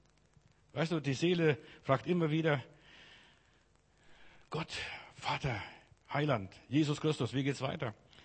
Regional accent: Munich, Bavaria, Germany; da in München, wo ich aufgewachsen bin

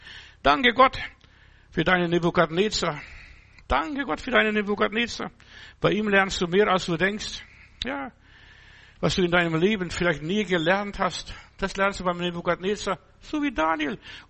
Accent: Altötting, Bavaria, Germany; Ich bin in Altötting groß geworden, also meine jungen Jahre verbracht. In Altötting, das ist ein katholischer Wallfahrtsort.

